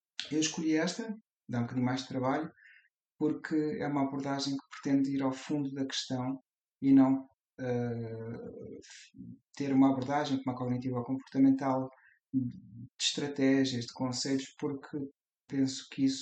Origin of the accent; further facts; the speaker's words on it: Guimarães, Braga, Portugal; also born or lived in Leiria / Lisbon; Eu venho de Guimarães, acabei por viver em Leiria, fui estudar para Lisboa